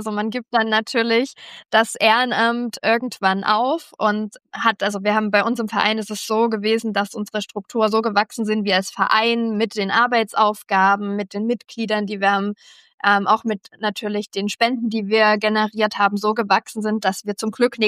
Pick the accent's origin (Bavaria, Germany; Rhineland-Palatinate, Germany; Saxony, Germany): Saxony, Germany; Dresden; eine A-Cappella-Popband aus Dresden, das ist meine alte Heimat.